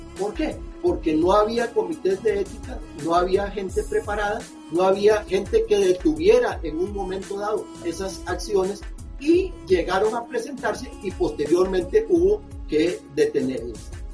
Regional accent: Costa Rica; en mi país a mí me tocó la suerte de establecer el primer comité de bioética en el país. Y yéndome a la historia, a aquellos años, eso fue en el año 75. En el año 75, en Costa Rica

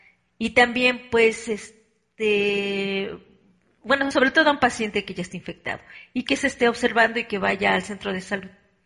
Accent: Mexico; Y en mi país, pues, es bastante importante, aunque, fíjese, si usted me dice cuántos casos hay anuales en México, es difícil dárselo.

